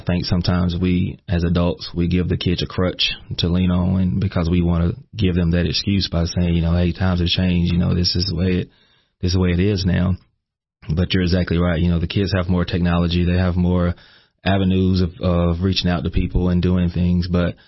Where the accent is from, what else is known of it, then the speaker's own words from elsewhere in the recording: Hartwell, Georgia, United States; I'm originally from Hartwell, Georgia, a small town, northeast Georgia, right on the Georgia-South Carolina border.